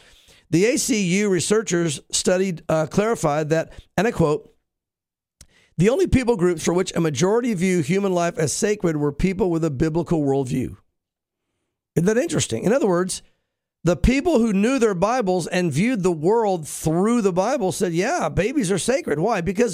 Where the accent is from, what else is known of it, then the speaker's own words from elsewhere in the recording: the South, United States; I grew up in the South. I went to church like a Christian.